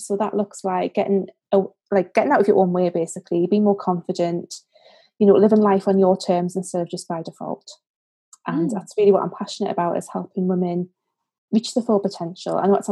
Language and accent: English; Newcastle, North East England, United Kingdom; accent: Geordie; now in Durham, United Kingdom; So I'm from Newcastle. So … I live up in Durham, which is just south of Newcastle.